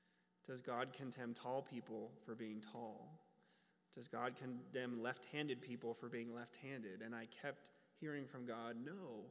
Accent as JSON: {"language": "English", "region": "Nebraska", "country": "United States", "tie": "born or raised there", "said": "Growing up in Nebraska, my exposure to the LGBT community was almost exclusively what I saw on TV"}